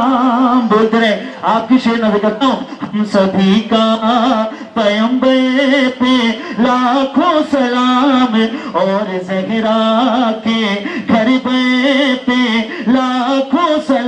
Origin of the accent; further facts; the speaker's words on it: Gujarat, India; मैं खुद गुजरात का रहने वाला हूँ